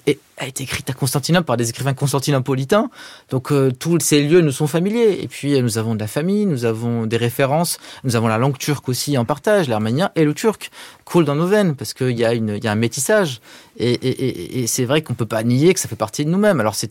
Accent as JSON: {"language": "French", "region": "Lisbon", "country": "Portugal", "tie": "born or raised there", "also_born_or_lived": "Paris", "said": "Moi, je suis né à Paris, j'ai grandi à Lisbonne."}